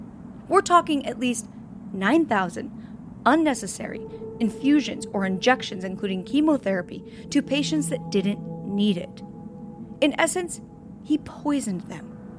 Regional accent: Oregon, United States; coming to you live from Oregon, my home state, home of many Bigfoot sightings

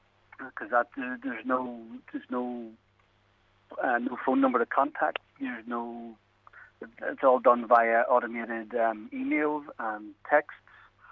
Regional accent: Belfast, Northern Ireland, United Kingdom; I'm from Belfast. That's all I'm interested in.

